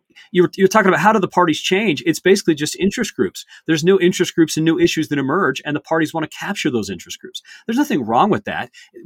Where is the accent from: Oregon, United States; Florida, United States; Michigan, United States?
Oregon, United States; born or raised there